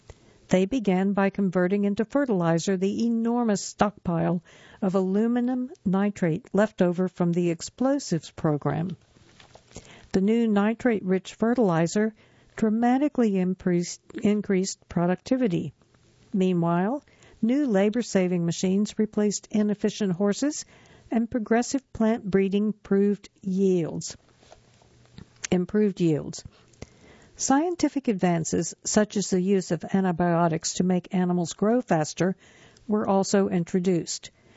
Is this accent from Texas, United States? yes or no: no; Connecticut, United States; When I was growing up in Connecticut, my mother bought corn, poultry, and tomatoes from the farm next door.